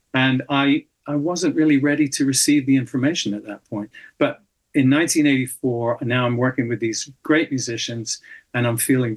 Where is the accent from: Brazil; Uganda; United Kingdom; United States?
United Kingdom; I'm British, so I'm very reserved about my abilities.